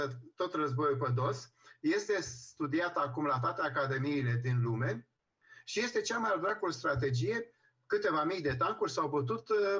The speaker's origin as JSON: {"language": "Romanian", "country": "Romania", "said": "eu totuși sunt român"}